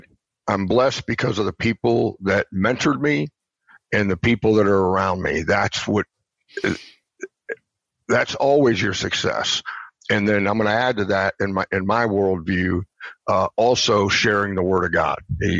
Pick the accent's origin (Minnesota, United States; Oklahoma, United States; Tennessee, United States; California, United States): Tennessee, United States; Millington; born there; But we grew up all over the place. I was born in Tennessee.